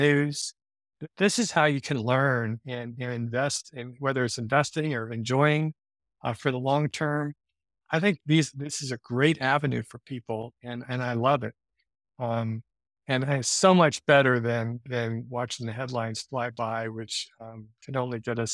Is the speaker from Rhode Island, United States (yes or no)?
no; Dayton, Ohio, United States; So, you know, I grew up in Dayton, Ohio.